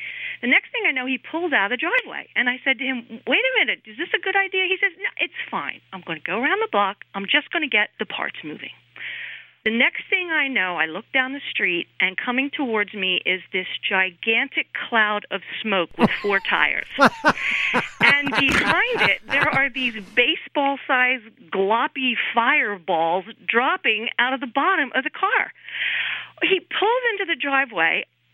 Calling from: Medford, New Jersey, United States; calling from Medford, New Jersey.

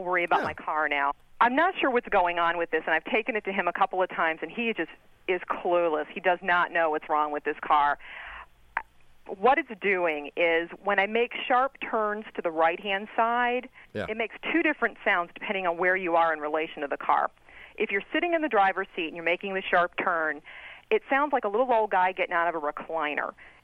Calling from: Lakewood, Ohio, United States; I'm calling from Lakewood, Ohio.

